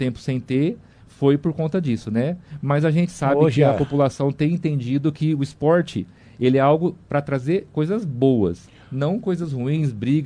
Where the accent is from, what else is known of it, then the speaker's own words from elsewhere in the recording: Monte Alto, São Paulo, Brazil; como brasileiro, né, como montealtense, como paulistas